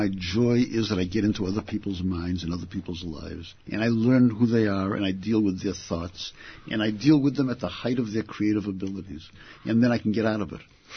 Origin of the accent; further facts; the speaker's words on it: Boston, Massachusetts, United States; They were there from my earliest memories of growing up in Boston, of the mockery that gay people were subjected to when I was in high school. I went to an all-boys school. I went to Boston Latin School.